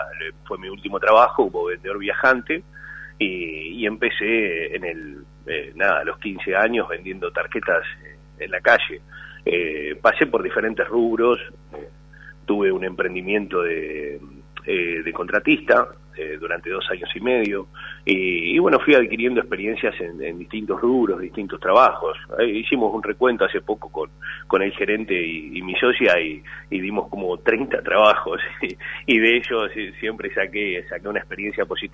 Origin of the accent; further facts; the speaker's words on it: Ciudadela, Buenos Aires Province, Argentina; Oriundo de Ciudadela. Bueno, tanto yo como mi esposa, que es mi socia, ambos crecimos en barrios carenciados